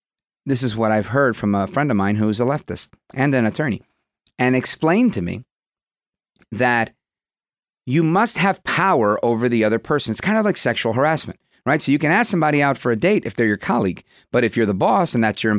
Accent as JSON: {"language": "English", "town": "Brooklyn", "region": "New York", "country": "United States", "tie": "born or raised there", "also_born_or_lived": "New Jersey", "said": "I've told you before, I grew up in Brooklyn. It was a very mixed neighborhood, very mixed. But moved to Jersey, not very mixed at all."}